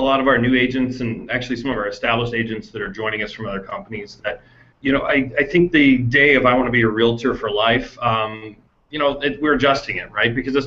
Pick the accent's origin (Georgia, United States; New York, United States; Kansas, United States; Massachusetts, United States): Kansas, United States; Olathe; I grew up in Olathe, Kansas.